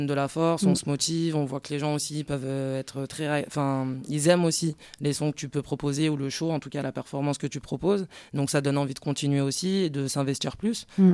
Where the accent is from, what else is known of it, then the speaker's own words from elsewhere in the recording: Grenoble, Auvergne-Rhône-Alpes, France; born there; Moi, je suis née à Grenoble